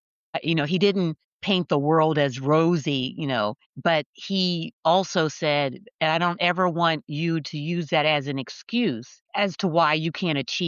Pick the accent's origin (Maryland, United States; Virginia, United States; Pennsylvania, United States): Pennsylvania, United States; But I'm originally from Pennsylvania, the state of Pennsylvania, but Western Pennsylvania, which is a small steel mill town.